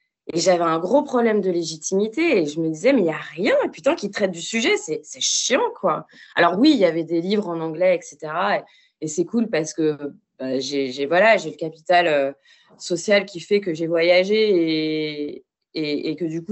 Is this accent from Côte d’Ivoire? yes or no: no; Aubervilliers, Île-de-France, France; je viens d'un milieu ouvrier où je suis née à Aubervilliers. On habitait dans une grande cité.